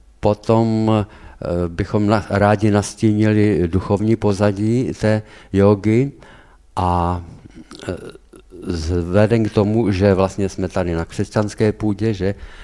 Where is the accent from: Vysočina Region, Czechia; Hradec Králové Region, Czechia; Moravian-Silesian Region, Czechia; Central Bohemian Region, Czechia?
Moravian-Silesian Region, Czechia; Havířov; jsme z Havířova, jsme z podobné církve, nebo ze stejné církve jako tady, to znamená z apoštolské církve.